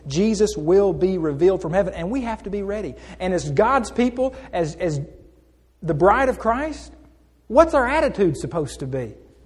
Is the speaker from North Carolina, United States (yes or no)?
no; Muskogee, Oklahoma, United States; I had gone back to Oklahoma where I had grown up. I'm